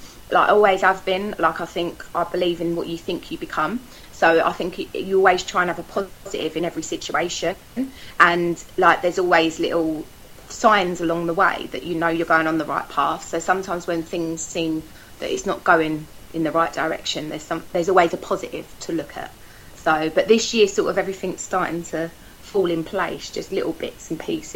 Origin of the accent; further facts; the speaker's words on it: Islington, London, United Kingdom; I'm from Islington. I've been born and bred. I still live here. So it's my neighbouring borough.